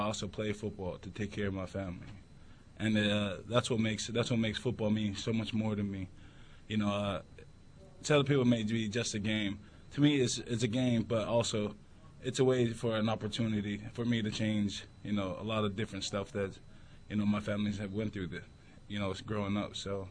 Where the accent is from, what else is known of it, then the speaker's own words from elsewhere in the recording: West Jordan, Utah, United States; I grew up in a great place, West Jordan, Utah.